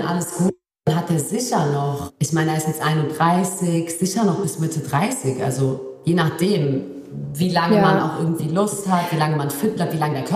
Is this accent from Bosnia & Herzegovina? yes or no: yes; Bosnia & Herzegovina; German is a second language; Wir kommen ja aus Bosnien und sind Moslems